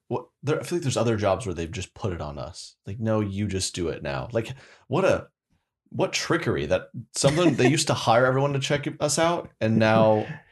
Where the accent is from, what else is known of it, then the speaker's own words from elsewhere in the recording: Oklahoma, United States; I'm like, yeah, I'm from Oklahoma.